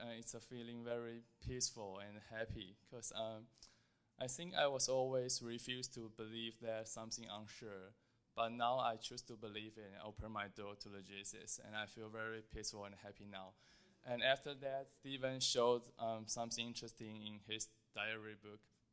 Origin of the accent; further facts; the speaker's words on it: Taiwan; I came from Taiwan, and it's my first time to be here.